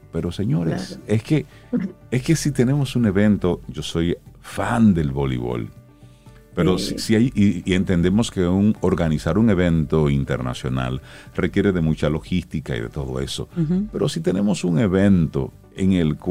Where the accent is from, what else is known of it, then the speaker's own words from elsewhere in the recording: Santo Domingo Este, Santo Domingo, Dominican Republic; Villa Duarte, que es mi barrio. Yo me crié en Villa Duarte, Los Mameyes y toda esa zona.